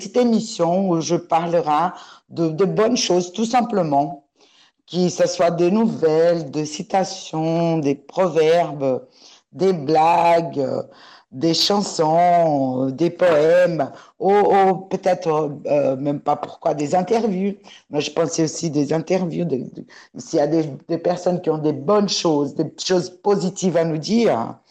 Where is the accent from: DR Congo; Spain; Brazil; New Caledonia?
Brazil; je suis une habitante de quartier de Paki depuis 2006. Je suis brésilienne